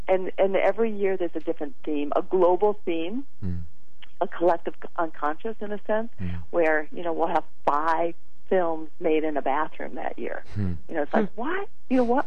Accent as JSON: {"language": "English", "region": "Michigan", "country": "United States", "tie": "born or raised there", "said": "I grew up in Michigan. I know this."}